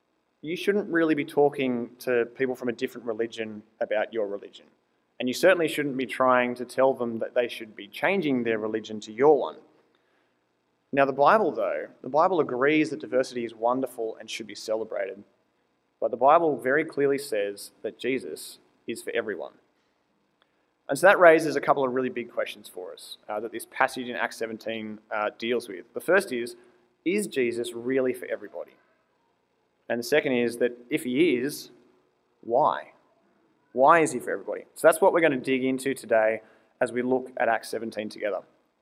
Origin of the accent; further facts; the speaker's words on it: Sydney, New South Wales, Australia; Personally, I grew up in Sydney. I grew up in a suburb called Seven Hills.